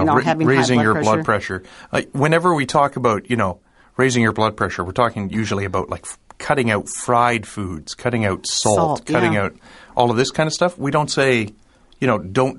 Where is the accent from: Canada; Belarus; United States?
Canada; I'm a Canadian, so I'm going to go with the maple syrup.